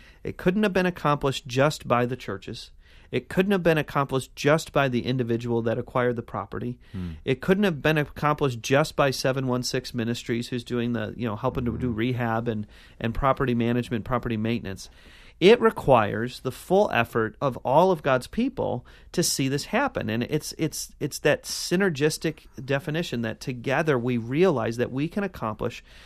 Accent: Cleveland, Ohio, United States; born there; now in Buffalo, United States; I'm from Cleveland, so I mean that yeah. with all sensitivity. Yeah. Like my city has been, my city of birth has been a punchline, mm-hmm. and my city of residence is a punchline, but not anymore.

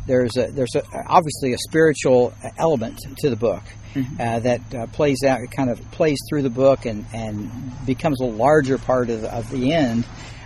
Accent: Covington, Indiana, United States; We're standing in City Park in Covington, Indiana, which is my hometown and Brandon's hometown.

